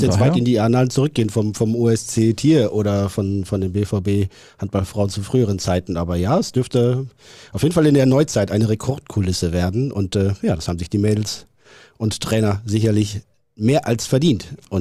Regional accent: Neuenkirchen, North Rhine-Westphalia, Germany; born there; In Neuenkirchen, im schönsten Münsterland.

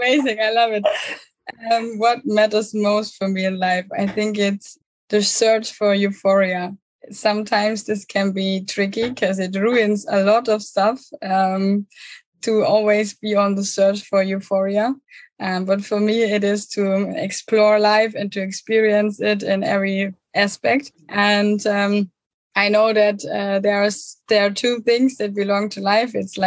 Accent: Bavaria, Germany; I'm 29. I'm originally from Germany, from Thousand Germany near Munich.

